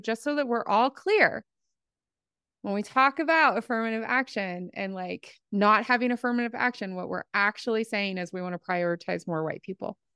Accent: Appalachia, United States; So I am from Appalachia.

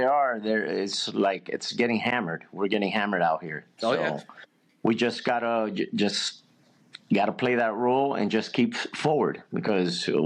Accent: Lakeland, Florida, United States; born there; I was born in Lakeland, Florida, Polk County. Mom's Cuban, my dad's Venezuelan.

